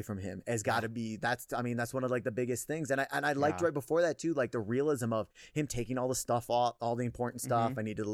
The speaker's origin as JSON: {"language": "English", "region": "Midwest", "country": "United States", "tie": "born or raised there", "said": "I grew up in the Midwest, dude."}